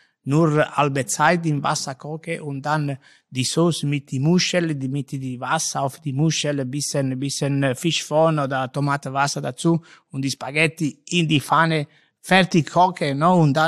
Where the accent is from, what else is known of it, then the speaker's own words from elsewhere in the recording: Southern Italy, Italy; Direkt, ich bin Italiener aus Süditalien, ja?